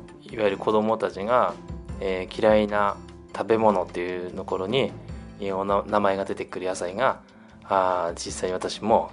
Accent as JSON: {"language": "Japanese", "town": "Yokote", "region": "Akita", "country": "Japan", "tie": "born or raised there", "said": "私の地元金沢小学校"}